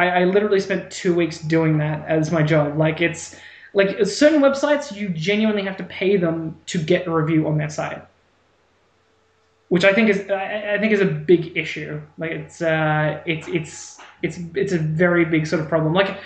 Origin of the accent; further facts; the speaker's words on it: Australia; we're a startup and we haven't made anything and we're Australian and we're new and stuff like